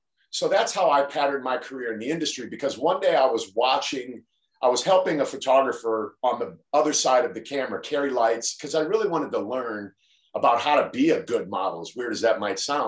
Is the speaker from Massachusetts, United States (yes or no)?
no; Canton, Ohio, United States; So I grew up in Canton, Ohio, and joined the Marine Corps at age 17.